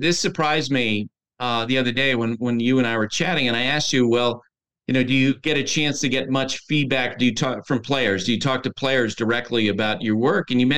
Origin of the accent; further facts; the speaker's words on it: Vermont, United States; And I grew up in Vermont.